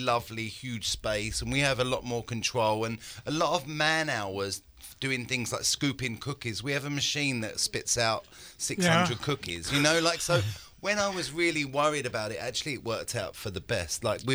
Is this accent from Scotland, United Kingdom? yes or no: no; London, United Kingdom; I'm doing something in London also, like my hometown.